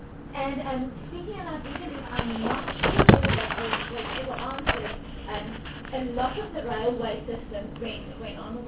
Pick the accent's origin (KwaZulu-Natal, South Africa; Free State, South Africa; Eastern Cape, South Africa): Free State, South Africa; I come from the Free State, so I know implementing agents